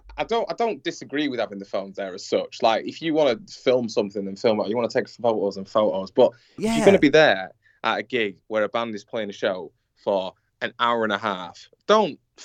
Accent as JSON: {"language": "English", "town": "Leeds", "region": "Yorkshire and the Humber", "country": "United Kingdom", "tie": "born or raised there", "said": "I mean, I saw … in my hometown Leeds a couple of years ago"}